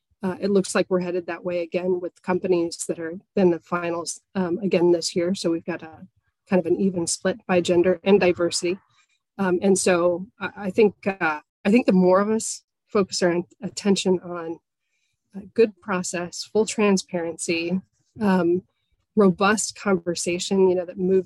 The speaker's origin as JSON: {"language": "English", "region": "Colorado", "country": "United States", "said": "So I'm originally from Colorado. I've watched what happened there."}